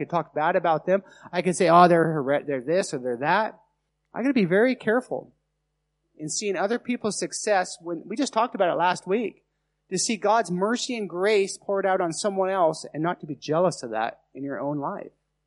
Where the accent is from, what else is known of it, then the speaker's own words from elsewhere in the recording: Nevada, United States; Now, I'm from Nevada. I'm from the desert. You know, they got a saying there. Whiskey's for drinking, water's for fighting.